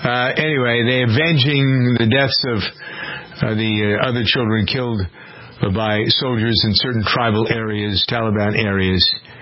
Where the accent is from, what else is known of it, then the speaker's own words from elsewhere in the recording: Framingham, Massachusetts, United States; I got off because I knew what was going on in my hometown of Framingham.